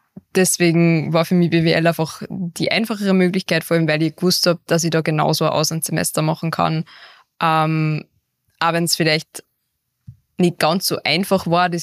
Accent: Upper Austria, Austria; ich bin in Stareck aufgewachsen, das sind einfach 10 Minuten mit dem Auto

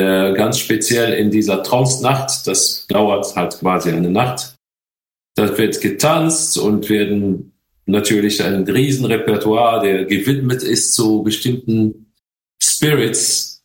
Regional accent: Morocco; ich komme ja aus Marokko, da hast du immer irgendwelche Musik laufen und Eltern, Großeltern, die sind alle so rhythmisch begabt

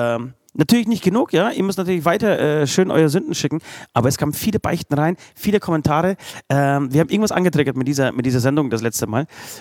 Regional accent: Bavaria, Germany; Das gibt's bei uns. Bei uns in Bayern gibt's das nicht.

